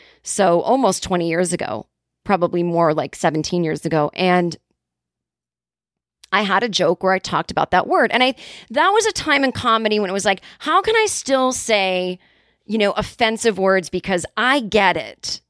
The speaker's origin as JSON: {"language": "English", "town": "Boston", "region": "Massachusetts", "country": "United States", "tie": "born or raised there", "said": "when I was growing up in Boston, I didn't even know until I was a teenager"}